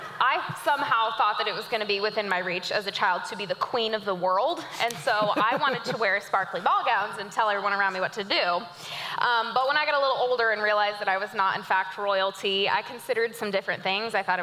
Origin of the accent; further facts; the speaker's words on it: Joplin, Missouri, United States; Well, Joplin is my hometown. I'm the second of six kids